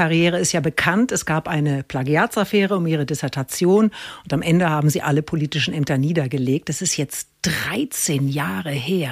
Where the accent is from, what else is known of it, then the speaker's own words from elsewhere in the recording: Bavaria, Germany; Ja, ich bin eine Mittelfränkin.